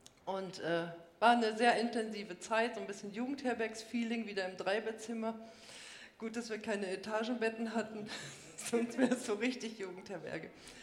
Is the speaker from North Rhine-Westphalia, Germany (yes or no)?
yes; North Rhine-Westphalia, Germany; Also ich komme ja aus Ostwestfalen